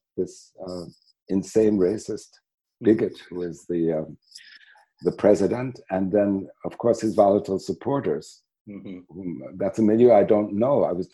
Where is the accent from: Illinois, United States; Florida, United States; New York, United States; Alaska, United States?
Illinois, United States; Chicago; moved away as an adult; That's right. I grew up in Chicago.